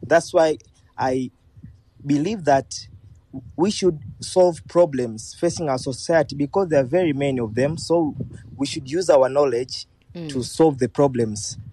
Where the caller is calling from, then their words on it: Morogoro, Tanzania; Okay, I'm tuning from Tanzania, Morogoro, Tanzania.